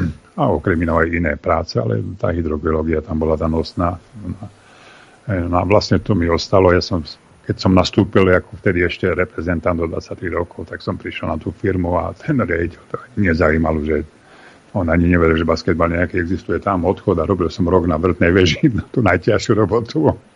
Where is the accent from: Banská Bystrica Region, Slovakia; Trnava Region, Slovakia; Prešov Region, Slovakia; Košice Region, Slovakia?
Košice Region, Slovakia; Spišská Nová Ves; ale ja som pôvodom zo Spišskej Novej Vsi, kde sa tiež hral dobrý basketbal